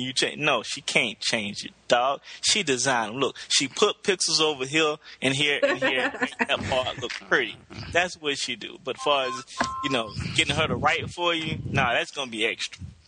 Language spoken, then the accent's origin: English; Macon, Georgia, United States; I'm an American, dude. I'm from Macon, Georgia.